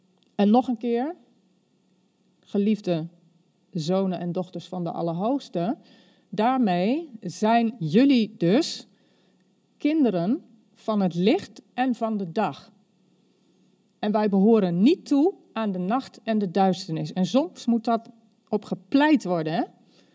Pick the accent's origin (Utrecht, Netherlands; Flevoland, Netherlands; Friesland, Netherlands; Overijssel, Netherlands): Flevoland, Netherlands; Dronten; Ik kom uit Dronten, daar zijn we vrij nuchter.